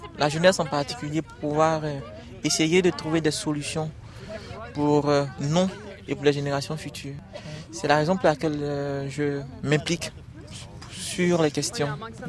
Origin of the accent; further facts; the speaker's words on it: Centre, Côte d’Ivoire; Oh oui, je viens du centre de la Côte d'Ivoire.